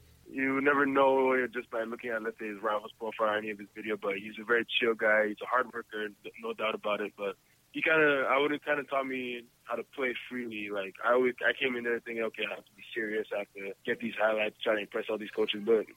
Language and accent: English; Canada; as a Canadian kid, you never see those kind of crowds.